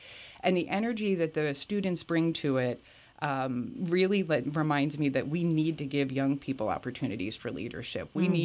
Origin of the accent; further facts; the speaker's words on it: Easton, United States; I grew up and born and raised in Easton. My father was born and raised in Easton.